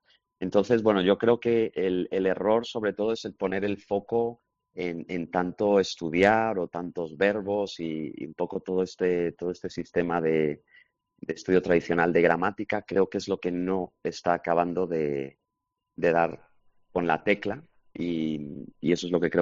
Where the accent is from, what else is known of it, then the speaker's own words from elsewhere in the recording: United States; Me crié en Estados Unidos, tuve la suerte de hablar inglés y aprender a leer y escribir cuando era pequeño, antes que el castellano, pero mis padres me hablaban castellano.